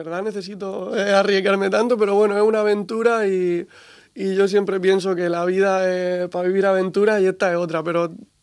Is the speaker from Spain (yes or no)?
yes; Region of Murcia, Spain; Somos todos de Murcia.